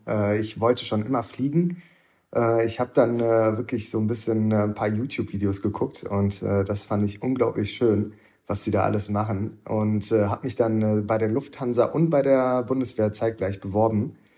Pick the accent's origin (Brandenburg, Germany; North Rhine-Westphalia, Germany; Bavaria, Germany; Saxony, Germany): North Rhine-Westphalia, Germany; Wuppertal; born there; 25 Jahre alt und komme gebürtig aus Wuppertal und bin jetzt momentan im taktischen Luftwaffengeschwader 31 in Bölke.